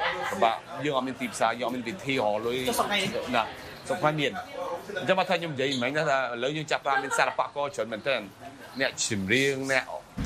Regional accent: France; now in Cambodia; ខ្ញុំទៅស្រុកប្រាំងពួកគ្រួសារខ្ញុំទៅទៅស្រុកស្រុកប្រាំងហើយខ្ញុំធំនៅស្រុកប្រាំងឯងបានពេលបានខ្ញុំត្រឡប់មកនៅស្រុកខ្មែរវិញ25ឆ្នាំមុន27ឆ្នាំមុនឆ្នាំ1993

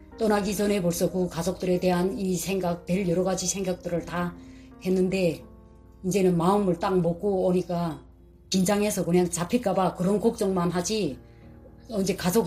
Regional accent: North Korea; moved away

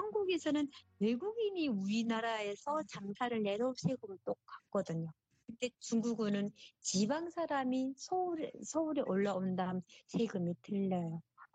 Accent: North Korea; accent: North Korean dialect; now in South Korea; 저 면접하는 과정에 제가 북한 사투리가 나왔나 봐요. 중국 사람인가 그러더라고요. 그래서 저보고 교포는 안 쓴다 하더라고요. 교포도 교포가 아니고 세토민입니다.

